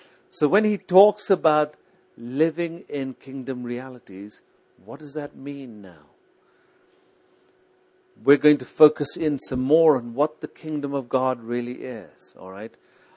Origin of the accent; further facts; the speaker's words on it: South India, India; I come from South India, as you obviously know